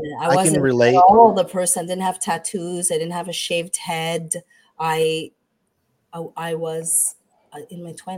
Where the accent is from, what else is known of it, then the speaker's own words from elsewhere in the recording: Montreal, Quebec, Canada; moved away; I mean, I came from Montreal, Canada. And I've worked really hard. I've been working since the age of 13.